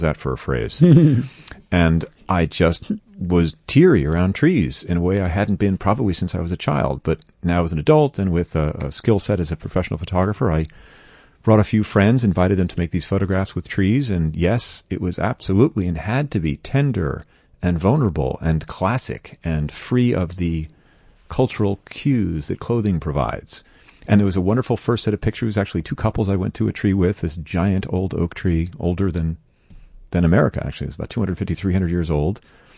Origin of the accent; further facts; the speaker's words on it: New York, United States; I grew up in New York, very rational minded, and you kind of learn to guard some of your stuff.